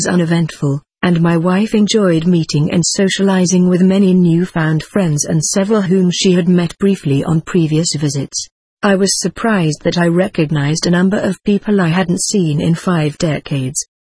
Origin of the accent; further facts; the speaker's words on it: Pennsylvania, United States; then headed down to my hometown. The summer weather was typical Pennsylvania muggy.